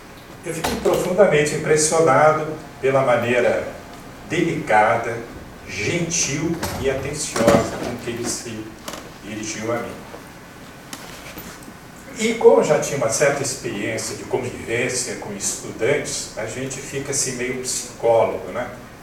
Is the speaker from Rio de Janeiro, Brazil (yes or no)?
yes; Rio de Janeiro, Brazil; born there; eu tinha uma grande vontade de retornar ao Rio, que é a cidade onde eu nasci.